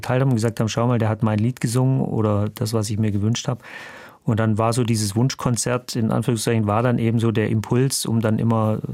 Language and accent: German; Backnang, Baden-Württemberg, Germany; Ja, ich bin in Schwaben aufgewachsen, da gab es kein Rock'n'Roll, da gab es auch kein Internet